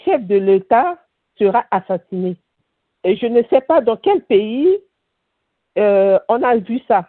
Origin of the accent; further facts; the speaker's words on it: Central African Republic; je suis de la Centrafrique.